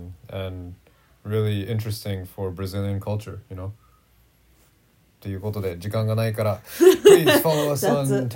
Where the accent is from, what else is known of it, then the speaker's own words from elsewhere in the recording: Steveston, British Columbia, Canada; born there; Steveston, where I was born in Canada. Steveston is a Japanese fisherman's village